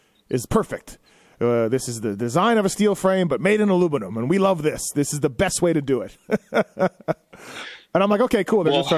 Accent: Manitoba, Canada; Well, I'm from Manitoba. We've never really had great riders before.

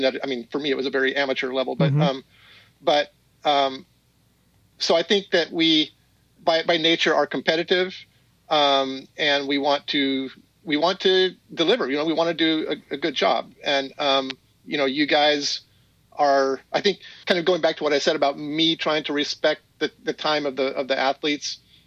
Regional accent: California, United States; So I grew up out in the Dez in Antelope Valley.

